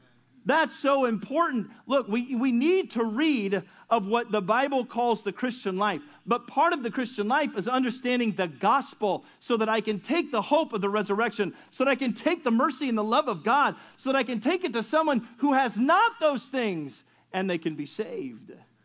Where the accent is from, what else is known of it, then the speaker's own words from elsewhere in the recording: California, United States; We grew up in Southern California, and the only thing I saw of any great mass was dairy farms and orange groves.